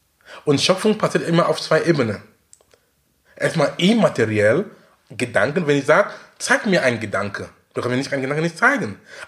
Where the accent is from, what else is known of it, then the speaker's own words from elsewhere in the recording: Cameroon; Du kannst in Berlin sein, du kannst in Hamburg sein oder in Kamerun, wo ich herkomme.